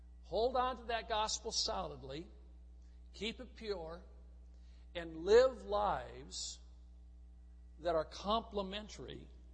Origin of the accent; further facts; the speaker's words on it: Midwest, United States; I'm a Midwesterner, so I have a hard time with supper and dinner. Out in the Midwest, dinner is your noon meal, and supper you eat in the evening.